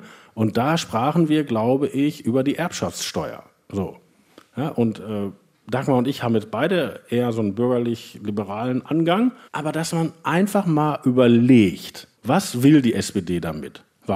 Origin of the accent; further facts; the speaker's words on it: Wanne-Eickel, North Rhine-Westphalia, Germany; Ich komme ja aus dem Ruhrgebiet, ich komme aus Wanne-Eickel, wo früher alle in der SPD waren.